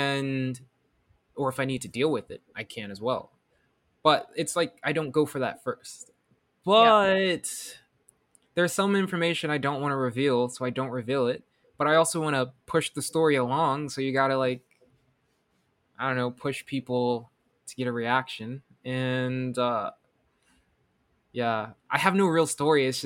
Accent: New York City, New York, United States; Just living in New York and like being like a New Yorker

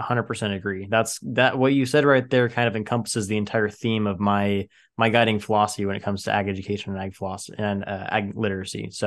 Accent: Tulare, California, United States; growing up in Tulare County, I'm from Tulare, born and raised in Tulare. So I've heard your name my entire life.

